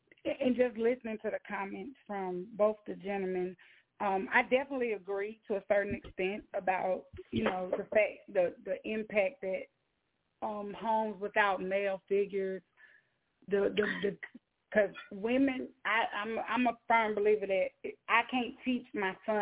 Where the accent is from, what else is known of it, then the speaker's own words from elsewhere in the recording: New York, United States; But I can remember, like, growing up in New York, like, my teachers used to call my dad